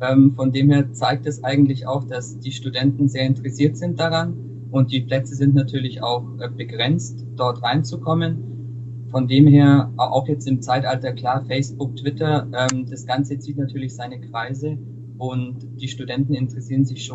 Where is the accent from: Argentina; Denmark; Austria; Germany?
Germany; Augsburg, Bavaria; Ich bin 29 Jahre alt und komme ja gebürtig aus Augsburg und studiere auch an der FH hier in Augsburg